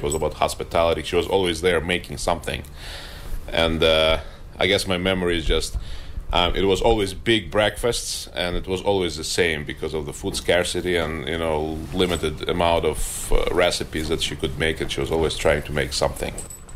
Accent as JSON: {"language": "English", "country": "Ukraine", "said": "I come from Ukraine"}